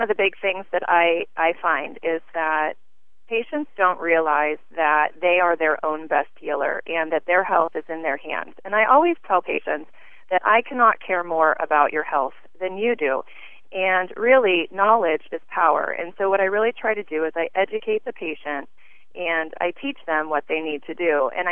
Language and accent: English; Pennsylvania, United States; moved back into my hometown, the Shenango Valley, in 2006.